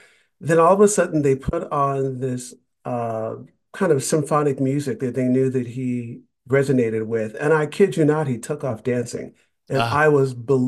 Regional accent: California, United States; so I grew up predominantly in the Bay Area, and all of my family, most of them are musicians, and that was around gospel music. We were Southern Baptist.

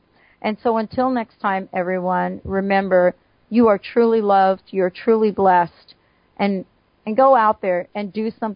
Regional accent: Bronx, New York, United States; You know, I'm a kid from the Bronx.

